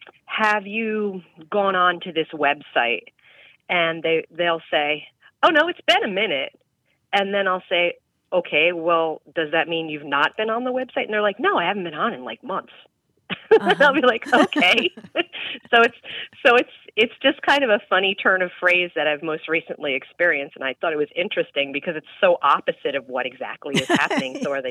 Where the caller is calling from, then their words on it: Pennsylvania, United States; I'm calling from the Pocono Mountains of Pennsylvania.